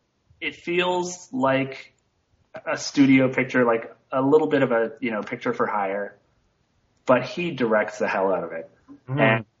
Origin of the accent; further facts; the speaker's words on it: Nova Scotia, Canada; growing up in Nova Scotia, which is very close to Maine